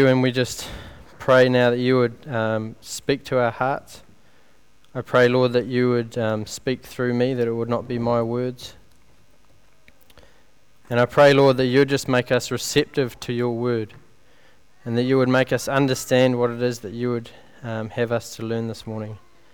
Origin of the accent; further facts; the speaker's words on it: Christchurch, Canterbury, New Zealand; there was a 6.3 magnitude earthquake that struck my hometown of Christchurch.